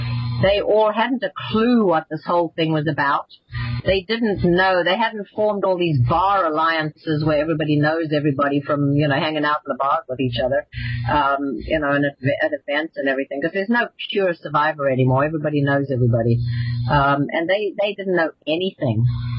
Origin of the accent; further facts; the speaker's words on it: South Africa; accent: South African; I'll probably do a South African one, because that's where my accent comes in.